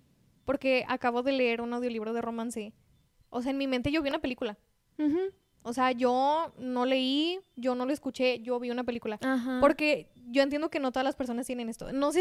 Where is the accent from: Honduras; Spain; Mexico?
Mexico; Monterrey, Nuevo León; Sí, yo soy de aquí. De Monterrey.